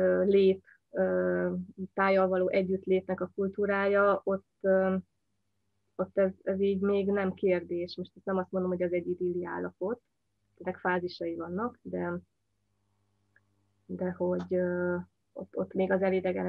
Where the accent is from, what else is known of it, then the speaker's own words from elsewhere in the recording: Székely Land, Romania; arra a régióra, ahonnan én származom, Székelyföldre, ahol mai napig létezik a hagyományos gazdálkodás.